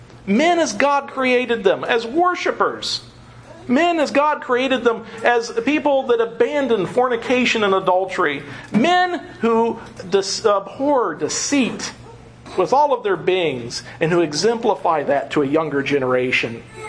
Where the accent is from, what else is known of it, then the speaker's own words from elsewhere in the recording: Kentucky, United States; I come from Kentucky. Don't take offense. I love Kentuckians, and I am a bit of a Kentuckian.